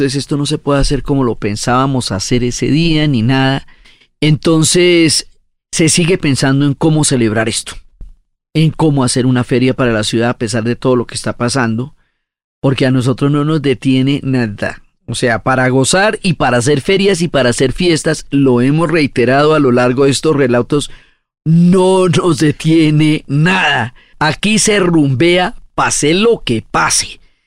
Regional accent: Colombia; eso es parte de la diversidad impresionante que somos los colombianos

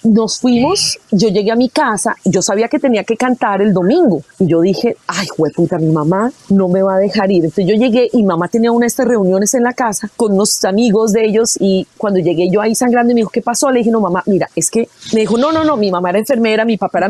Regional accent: Colombia; moved away; es un poco sentir que sigo siendo colombiana, que como que no, una parte mía jamás se ha ido de Colombia.

